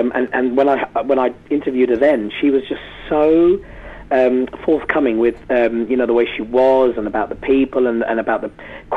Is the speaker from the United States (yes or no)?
no; England, United Kingdom; And then obviously, I revealed myself being English.